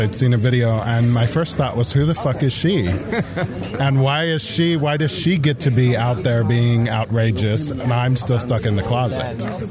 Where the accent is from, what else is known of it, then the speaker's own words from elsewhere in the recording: Portland, Oregon, United States; I'm from Portland, Oregon, and I'm with the Order of Benevolent Bliss.